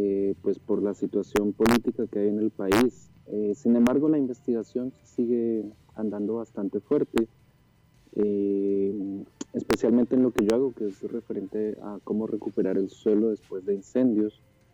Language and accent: Spanish; Popayán, Cauca, Colombia; yo tengo 28 años, nací en Popayán en el 91